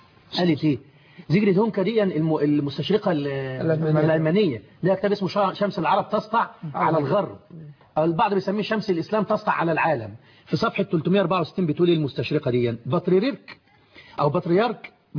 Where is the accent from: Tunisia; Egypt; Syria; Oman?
Egypt; بلدنا مصر